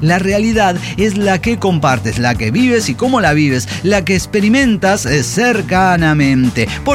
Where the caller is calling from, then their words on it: Xalapa, Veracruz, Mexico; de Jalapa, México.